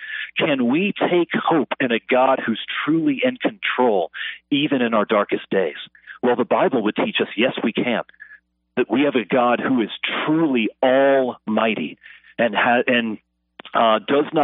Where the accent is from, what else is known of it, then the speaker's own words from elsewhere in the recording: Florida, United States; Back growing up in Florida, I had a number of friends who were Jehovah's Witnesses